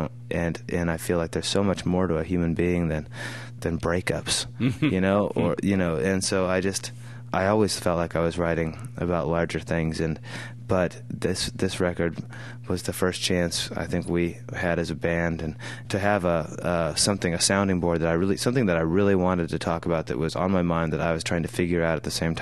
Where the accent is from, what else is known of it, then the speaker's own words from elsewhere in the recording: Moscow, Idaho, United States; I was one of the ones that like left Moscow to go away to college